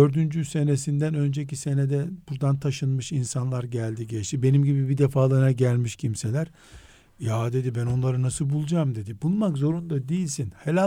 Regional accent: Istanbul, Turkey; Nerelisiniz dedi. İstanbul'dan geliyorum dedim.

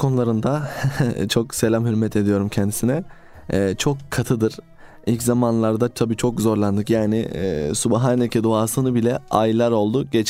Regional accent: Istanbul, Turkey; benim Allah nasip etti kendim İstanbul gibi ilimde derya olan bir şehirde büyüdük.

